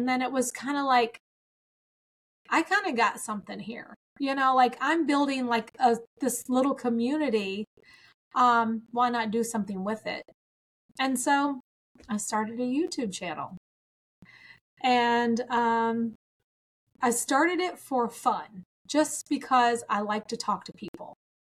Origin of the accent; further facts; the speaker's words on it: Kentucky, United States; moved away as an adult; now in Florida, United States; I'll tell you, I'm from Kentucky. And my daughter and I are huge Disney fans, and we would come here on vacation a lot.